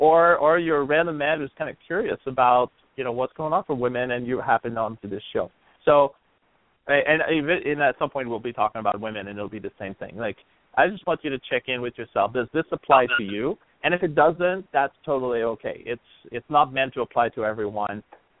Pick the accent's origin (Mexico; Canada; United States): Canada; I mean, I'm from Canada, and my dad never said be a man.